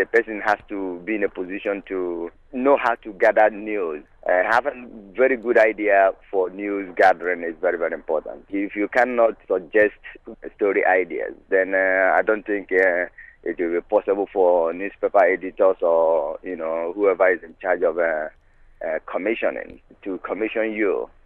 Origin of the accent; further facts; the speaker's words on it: Nigeria; now in Ireland; I'm originally from Nigeria. I'm here over 14 and a half years.